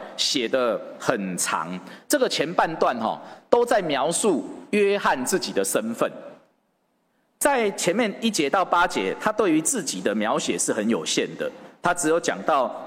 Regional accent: Hualien, Hualien County, Taiwan; 今天我是花莲人，各位是宜兰人、罗东人，我们怎么会是兄弟？

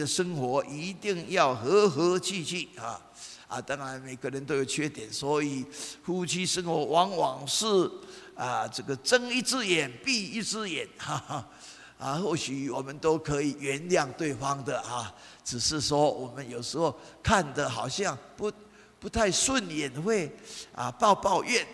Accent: Taiwan; 那么我们台湾人也讲了哈，啊，这个老公老婆床头打床尾和啊

